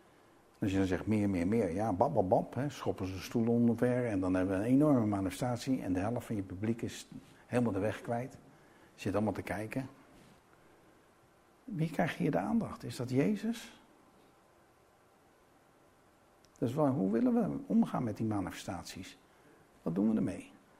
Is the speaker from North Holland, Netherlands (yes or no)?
no; Rotterdam, South Holland, Netherlands; Ja, Rotterdam-Zuid, weet je wel. Charlo's. Spreek je andere talen? Nee, een beetje Engels, hè? Steenkolen-Engels.